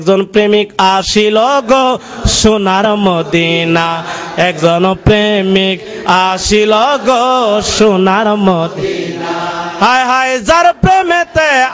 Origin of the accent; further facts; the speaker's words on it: Kuliarchar, Dhaka Division, Bangladesh; আমাদের কিশোরগঞ্জ উপজেলা কুঠিয়াদি উপজেলাতে, আমার বাড়ি কুঠিয়াদি উপজেলাতে